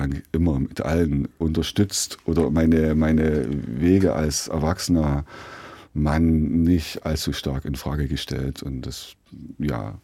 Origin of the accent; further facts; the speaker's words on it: Burgstädt, Saxony, Germany; Ich bin Burgstädter im Seidesfall, genau. Aber diese Einordnung oder dieser Regionsstolz Ostdeutsch, das kann ich überhaupt nicht nachvollziehen.